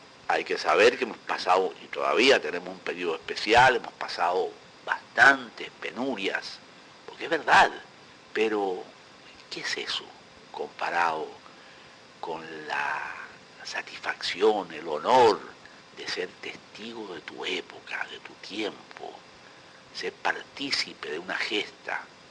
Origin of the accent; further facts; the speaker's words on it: Chile; born there; nací en Chile, en donde hoy hay un lujoso hotel, en el Hospital San Borja.